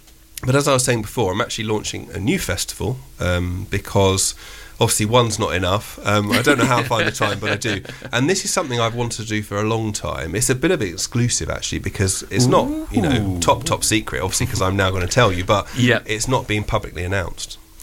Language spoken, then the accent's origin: English; Cowes, South East England, United Kingdom; giving something back to my hometown of Cowes and to the community